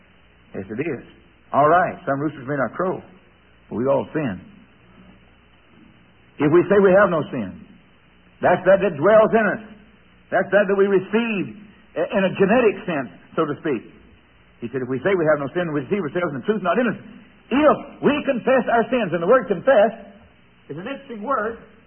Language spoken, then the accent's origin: English; Fort Worth, Texas, United States; as a kid growing up in Fort Worth, Texas, we used to do a lot of rabbit hunting.